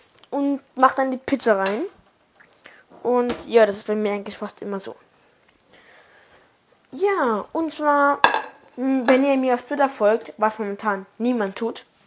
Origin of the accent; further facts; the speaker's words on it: Saarland, Germany; accent: Saarland dialect; Ja, ich wohne im Saarland, das kann man an meinem Akzent oder, Akzent im Dialekt hören.